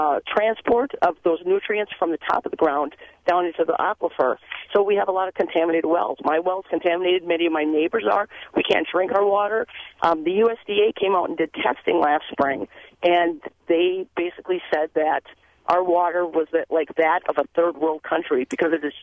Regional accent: Wisconsin, United States; You know, I'm from Kewaunee County, and we have a huge problem with the dairy industry in Kewaunee County.

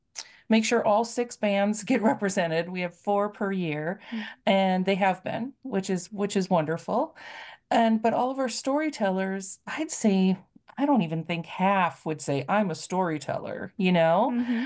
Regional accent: Bad River, Wisconsin, United States; Well, I grew up on Bad River, where I still reside. I've been off and about a little bit, but here I'm back.

